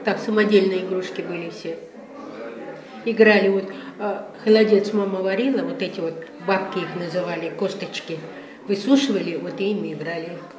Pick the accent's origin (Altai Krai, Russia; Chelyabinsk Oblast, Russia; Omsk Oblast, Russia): Altai Krai, Russia; Burfarpus; now in Kemerovo, Russia; Село Бурфарпус Алтайского края, Волчихинский район.